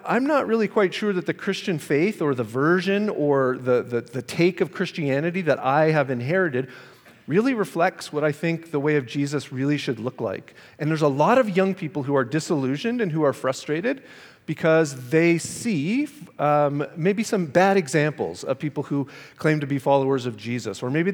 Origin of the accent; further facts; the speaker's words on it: Canada; also born or lived in California; And I did come from California, but I'm originally from Canada.